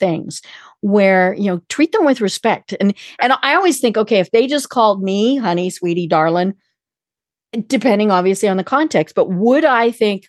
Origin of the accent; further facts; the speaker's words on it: Colorado, United States; now in Atlanta, United States; Now, the really funny thing is I tell them I live in Atlanta, but I'm from Colorado.